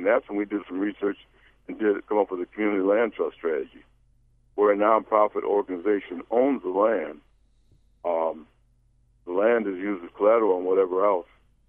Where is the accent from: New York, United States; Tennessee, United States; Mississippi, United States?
New York, United States; Rochester; I grew up in Rochester, New York, a city that had two race riots.